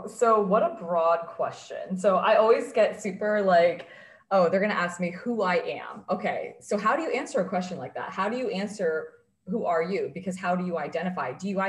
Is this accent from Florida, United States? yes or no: yes; Florida, United States; So I was born and raised in Florida. Rest of my family lived in New York. They moved down here and I was born.